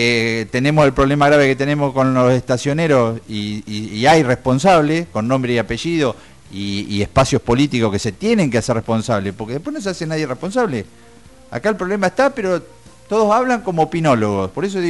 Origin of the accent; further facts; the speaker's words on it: Villarino, Buenos Aires Province, Argentina; nosotros, que somos la gente de Villarino, que tenemos los intereses acá